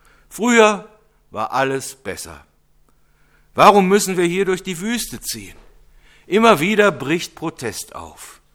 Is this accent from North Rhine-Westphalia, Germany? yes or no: yes; Cologne, North Rhine-Westphalia, Germany; Heute verstehe ich gar nicht mehr, warum ich als Kölner mich in Düsseldorf taufen ließ.